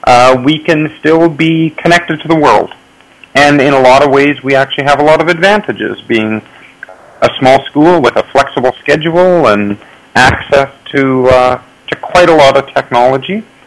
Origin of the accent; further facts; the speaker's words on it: Snow Lake, Manitoba, Canada; Well, Snow Lake is my hometown, actually. I was born and raised here, and I have been back here teaching now for, I think this is my 11th year.